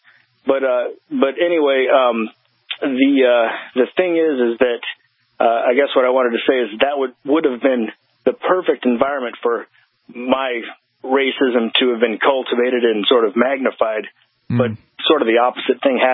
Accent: Deep South, United States; Well, despite the fact I don't have much of an accent, I'm from the South, and I'm from the Deep South, actually

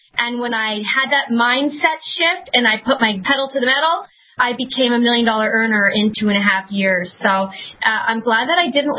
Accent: Canada; I'm from Canada. Come from my mama here in Chile, Canada.

